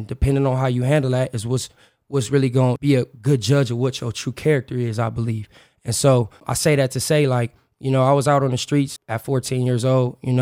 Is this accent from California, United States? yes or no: yes; Los Angeles, California, United States; now in Salt Lake City, United States; So, I'm from South Central Los Angeles. I grew up in the Crenshaw District, you know, shout out my hometown, right on Fifth Avenue in Florence.